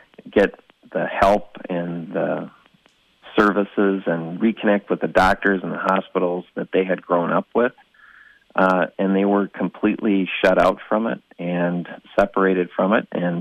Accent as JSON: {"language": "English", "town": "St. Paul", "region": "Minnesota", "country": "United States", "tie": "born or raised there", "also_born_or_lived": "Iron Range", "said": "Well, I'm a fifth generation Minnesota. I love our state. I was born on the Iron Range, and I grew up on Rice Street on the east side of St. Paul."}